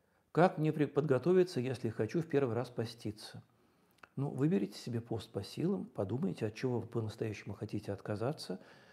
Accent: Moscow, Russia; Вы знаете, я не очень хорошо знаю город Петербург, я москвич.

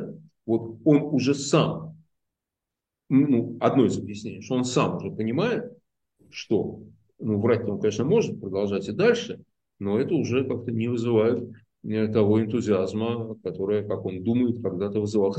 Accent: Saint Petersburg, Russia; я сам из Питера.

